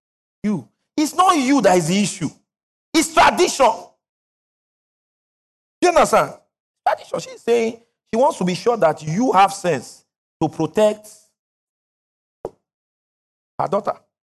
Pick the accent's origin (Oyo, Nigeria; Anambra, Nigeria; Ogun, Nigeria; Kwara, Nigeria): Kwara, Nigeria; I come from Kwara State.